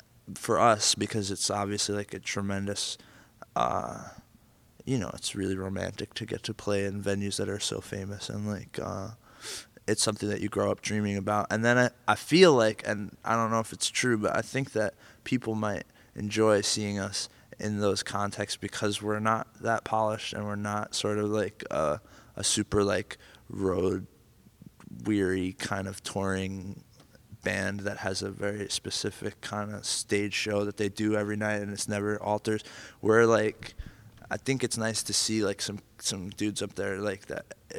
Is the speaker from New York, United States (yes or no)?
yes; Manhattan, New York, United States; Myself and Wade and Nick are originally born and we grew up also in Manhattan.